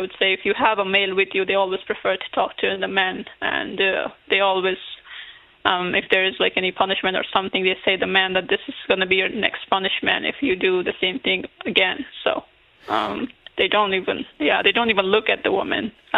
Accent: Afghanistan; English is a second language; And then when I was telling them I'm from Afghanistan, they wanted to talk to me more about what's going to happen to the woman in there

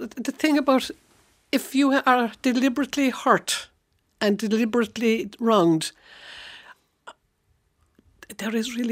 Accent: Castletownbere, Munster, Ireland; I come from Castletown Bear.

